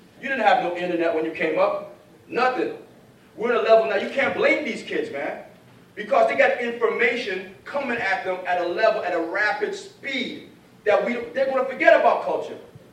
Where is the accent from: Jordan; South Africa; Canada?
Canada; Toronto, Ontario; I'm from Toronto